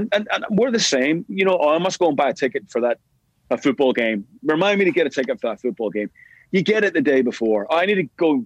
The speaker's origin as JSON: {"language": "English", "town": "Belfast", "region": "Northern Ireland", "country": "United Kingdom", "said": "We're both from East Belfast in Northern Ireland."}